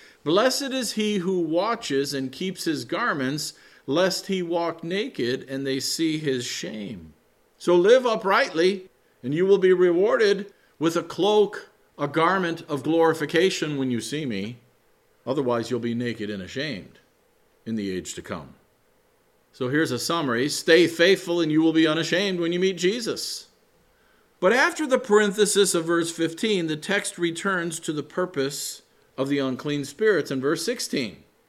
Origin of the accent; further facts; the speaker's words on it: Midwest, United States; And I come from the Midwest, you know, the plains states.